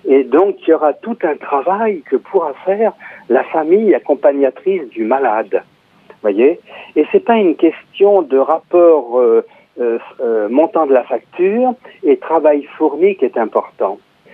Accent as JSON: {"language": "French", "country": "France", "said": "vous savez, souvent en France, c'est mon pays, je suis français"}